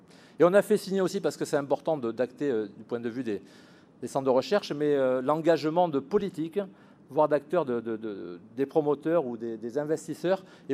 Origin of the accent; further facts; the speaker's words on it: France; Même si on est français, on n'a pas peur de parler business.